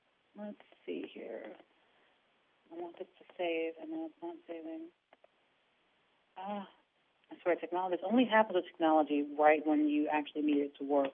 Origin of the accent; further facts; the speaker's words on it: New York, United States; Which I think is really interesting, considering that I'm from New York, and just I can't deal with the idea that it's possibly colder in D.C. than it is back in my home state.